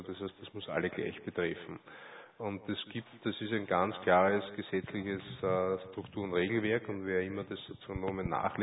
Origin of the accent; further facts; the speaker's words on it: Austria; Das kann gemacht werden, wird manchmal gemacht, auch bei uns in Österreich.